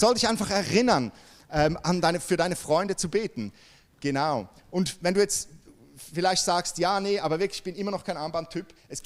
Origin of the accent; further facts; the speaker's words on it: Switzerland; bei uns in der Schweiz, wenn etwas Neues kommt, meistens geben wir dem mal so 20% unserer Gunst.